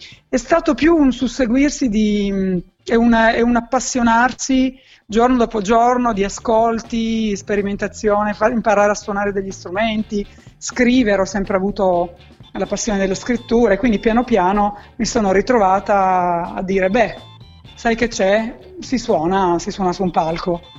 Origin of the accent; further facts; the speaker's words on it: Turin, Piedmont, Italy; born there; io sono nata qua a Torino, ho viaggiato anche molto